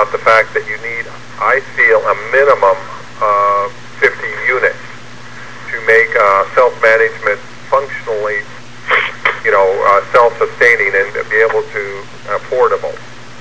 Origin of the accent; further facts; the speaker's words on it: Denver, Colorado, United States; I started out in Denver, Colorado, so I'm from Denver.